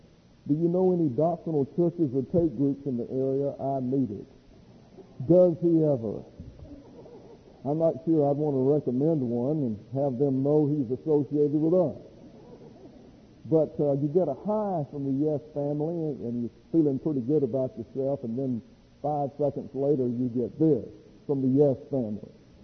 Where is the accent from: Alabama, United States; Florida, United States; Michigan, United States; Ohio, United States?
Alabama, United States; So this is a picture of what's called a dog trot house at the Pike County Pioneer Museum in my hometown.